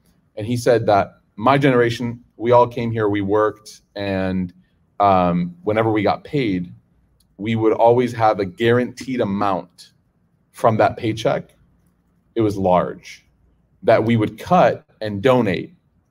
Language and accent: English; Chicago, Illinois, United States; the masjid that I grew up in Chicago. And he, Chicagoland, sorry.